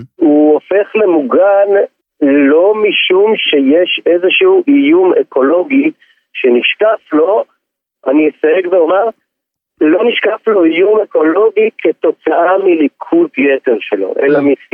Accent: Kfar Masaryk, Northern District, Israel; now in Harish, Israel; אני גר כרגע בחריש, אני מאזור קרקור כבר כמה שנים טובות, במקור אני מקיבוץ כפר מסריק

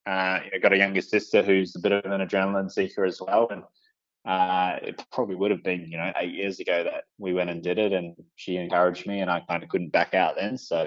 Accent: New Zealand; being a Kiwi, and, you know, I was only born down the road.

